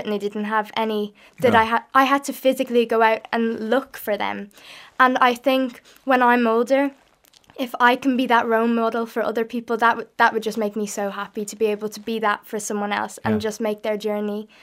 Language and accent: English; Balrothery, Leinster, Ireland; I'm from Balrothery, and anyone who knows that area, there was more people in the audience than there was in my village